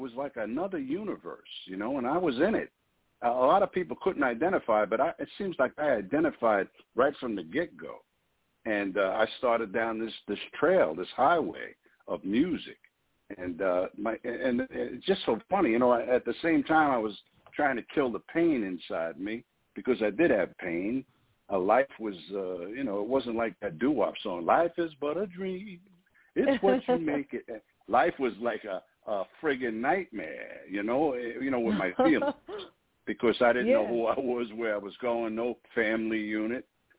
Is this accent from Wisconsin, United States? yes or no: no; New York City, New York, United States; born there; And I was born right in New York City, you know, in the surrounding areas.